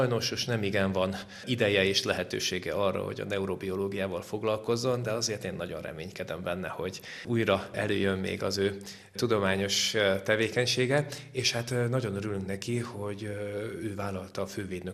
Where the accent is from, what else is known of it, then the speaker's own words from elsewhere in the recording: Drégelypalánk, Nógrád, Hungary; Palóc gyerek vagyok. Drégei-palánki származású, és hát...